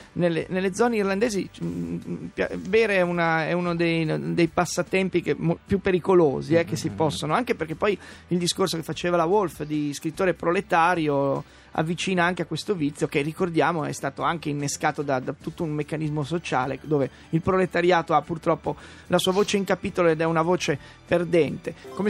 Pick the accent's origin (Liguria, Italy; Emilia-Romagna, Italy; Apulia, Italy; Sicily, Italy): Liguria, Italy; Spotorno; andate al mare magari lungo la Battigia di Spotorno, che è il mio paese d'elezione, il mio paese d'origine.